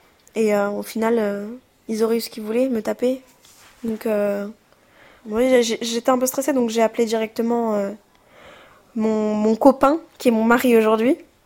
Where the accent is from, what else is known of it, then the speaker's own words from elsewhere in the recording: France; ça fait 22 ans que je suis née en France, mes parents sont en France, mes grands-parents sont en France, j'ai été à l'école française aussi